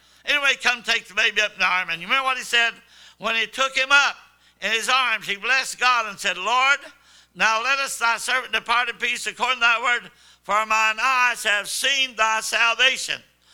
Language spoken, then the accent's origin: English; Arkansas, United States; I'm from Arkansas, of course, and I know you feel sorry for me, David.